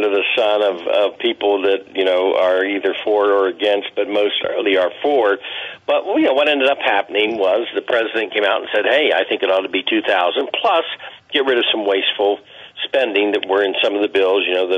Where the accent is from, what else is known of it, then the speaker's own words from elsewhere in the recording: Ohio, United States; But I just wanted to mention my home state real quick, Rick. Meanwhile, in Ohio